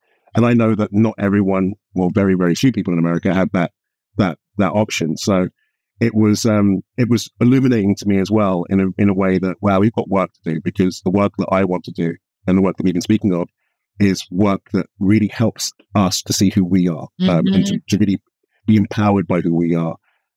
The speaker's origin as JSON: {"language": "English", "region": "London", "country": "United Kingdom", "tie": "born or raised there", "said": "When I was a kid, growing up in London"}